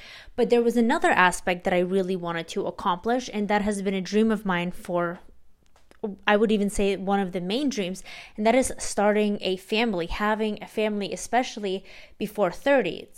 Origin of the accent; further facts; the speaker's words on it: Russia; English is a second language; now in United States; I was an immigrant from Russia, and I wanted a better life for myself.